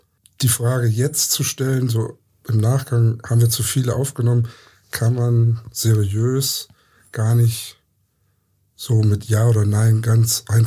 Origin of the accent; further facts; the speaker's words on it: Düsseldorf, North Rhine-Westphalia, Germany; born there; now in Leipzig, Germany; ich bin 51 Jahre alt, ich bin rechtlicher Berufsbetreuer und komme ursprünglich gebürtig aus Düsseldorf und lebe seit 1998 in Leipzig.